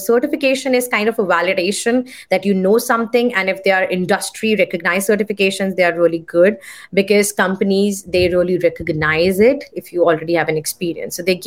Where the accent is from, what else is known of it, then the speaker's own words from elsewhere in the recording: India; because I come from India, I know how many people they enroll for master programs.